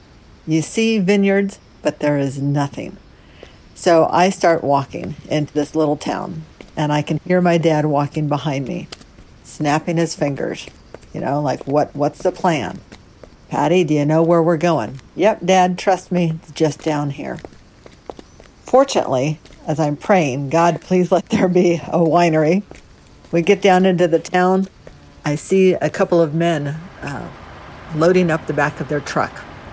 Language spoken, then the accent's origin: English; California, United States; Being a Californian, I loved wines.